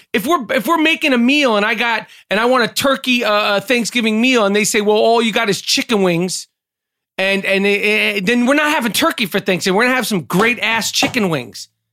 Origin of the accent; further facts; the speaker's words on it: New York, United States; my name and my fame and my appreciation as being a New Yorker, I would never be able to top that.